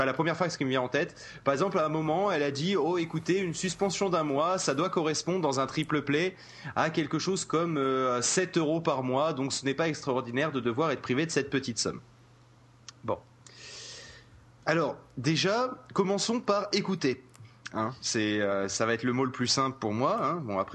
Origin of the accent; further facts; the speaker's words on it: France; nous sommes français, nous devons avoir une exception française